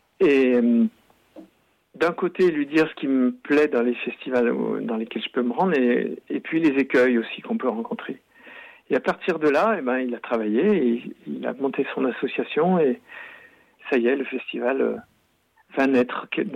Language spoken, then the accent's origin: French; Auvergne-Rhône-Alpes, France; j'ai passé mon enfance dans la Val d'Aisne et à me promener en Chartreuse.